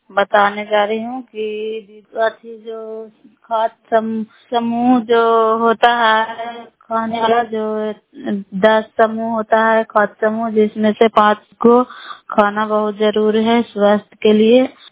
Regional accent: Bihar, India; नालंदा जिला कराफुला मकराता पंचायत ग्राम वैरियन की निवासी हूँ।

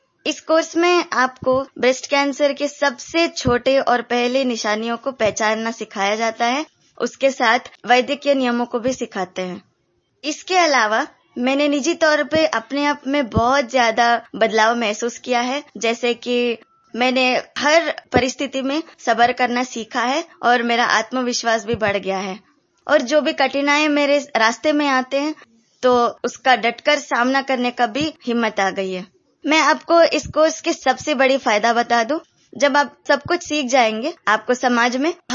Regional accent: Bengaluru, Karnataka, India; मैं बेंगलोर की रहने वाली हूँ।

